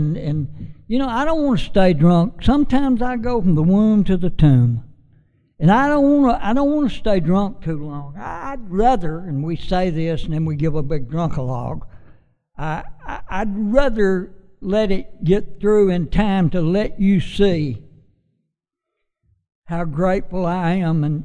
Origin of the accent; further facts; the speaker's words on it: Fort Payne, Alabama, United States; Grew up in a little town called Fort Payne, Alabama. I was the only celebrity from my hometown